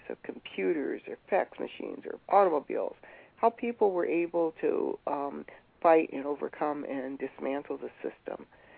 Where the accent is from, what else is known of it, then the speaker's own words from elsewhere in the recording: Adrian, Michigan, United States; I'm from Lenawee County, and always, as growing up in Adrian, we always knew the names of various people like Aunt Laura Haviland